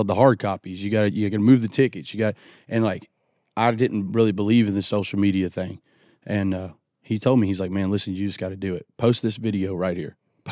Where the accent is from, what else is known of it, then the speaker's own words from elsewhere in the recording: Joelton, Tennessee, United States; I grew up in the country, man. I grew up in Jolton, Tennessee, Whites Creek, Tennessee area, off of a road called Licton Pike.